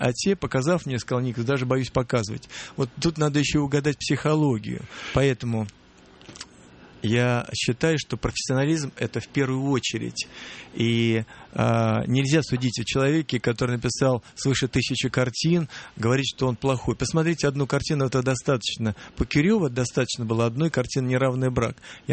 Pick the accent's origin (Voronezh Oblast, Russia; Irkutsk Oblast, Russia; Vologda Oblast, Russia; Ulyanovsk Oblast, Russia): Ulyanovsk Oblast, Russia; Ulyanovsk; Я приехал из Ульяновска, и, родившись в бараке, никто не знает, где я родился, когда.